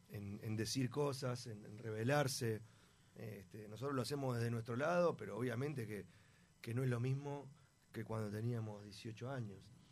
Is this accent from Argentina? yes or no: yes; Buenos Aires, Argentina; moved away; Yo me crié primero en Buenos Aires.